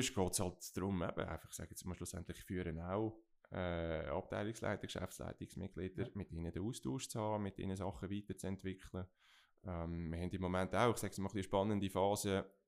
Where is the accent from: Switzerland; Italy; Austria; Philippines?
Switzerland; Lucerne; Und als Luzerner, ja, ich sage jetzt mal, gibt es nicht viel Schöneres, in diesem Bereich zu arbeiten.